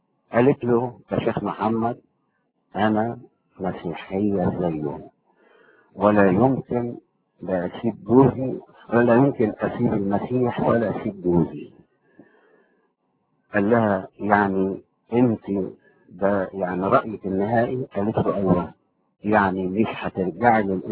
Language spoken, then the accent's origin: Arabic; Damietta, Damietta Governorate, Egypt; انا بنزل البلد عندنا في دمياط عشان اهلي كلهم في دمياط واهلها كلها في ضواحي دمياط